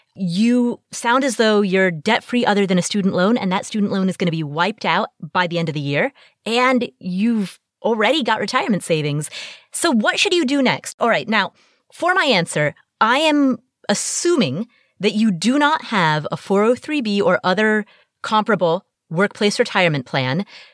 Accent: Cincinnati, Ohio, United States; He moved from California to Cincinnati, my hometown

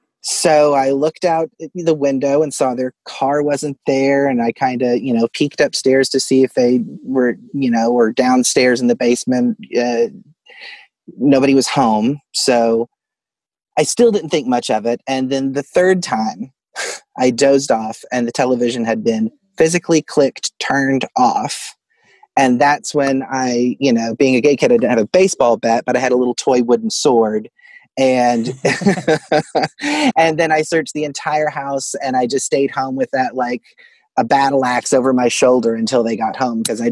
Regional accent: Fort Smith, Arkansas, United States; I did. Yes, I grew up in Fort Smith, Arkansas, which was originally Hell on the Border, but that's its own.

